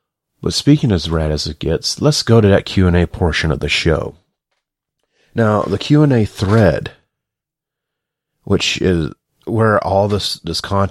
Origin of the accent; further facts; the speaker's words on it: the South, United States; I'm from the South. And that's my excuse. But I'm just, sometimes I have I've called my cat a cot before.